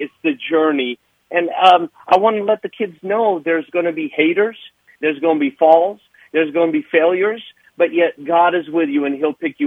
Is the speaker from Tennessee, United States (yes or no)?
yes; Chattanooga, Tennessee, United States; I grew up in Chattanooga, Tennessee, with all the Smiths and Joneses